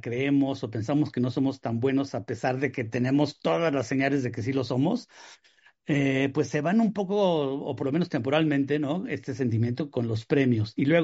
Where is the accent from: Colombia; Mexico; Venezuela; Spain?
Mexico; Ciudad Satélite, State of Mexico; yo soy de Satélite, ¿no?